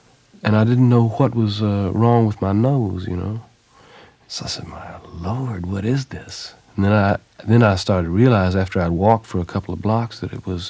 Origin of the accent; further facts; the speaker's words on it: Southern United States, United States; As a Southerner, I have a genuine prejudice against Northern American cities.